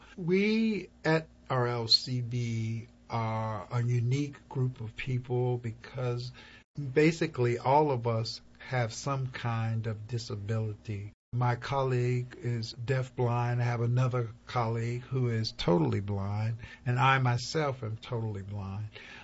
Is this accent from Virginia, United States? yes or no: yes; Hampton, Virginia, United States; I'm from Hampton, Virginia.